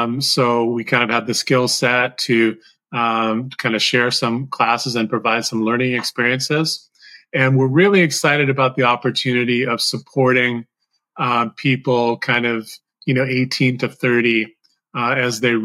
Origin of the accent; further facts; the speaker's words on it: Massachusetts, United States; now in Canada; I grew up in Massachusetts and moved up to Ontario in 1984.